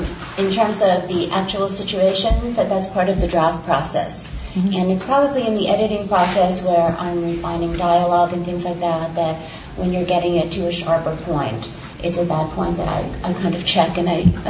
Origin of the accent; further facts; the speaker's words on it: Brooklyn, New York, United States; born there; I was born in Brooklyn, I live in New Jersey, and I just think that's automatically funny.